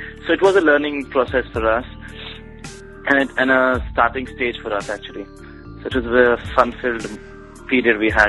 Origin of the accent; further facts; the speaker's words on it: Kolkata, West Bengal, India; Before this, I'm actually from Calcutta. So I was helping my dad with his business and doing part-time modeling.